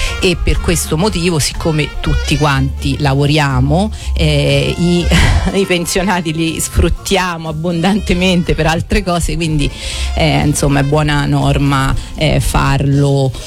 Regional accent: Nocera Umbra, Umbria, Italy; now in Gualdo Tadino, Italy; vivo a Gualdo Tadino da 22 anni, sono originaria di Nocera e abito a Murano.

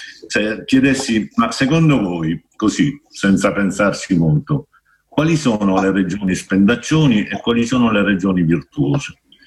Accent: Sicily, Italy; sono un meridionale perché sono siciliano

